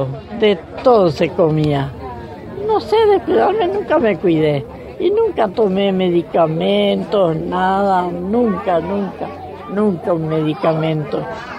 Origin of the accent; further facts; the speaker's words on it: Reconquista, Santa Fe, Argentina; Nací en el campo, la colonia Reconquista. Y ahí el campo de mi papá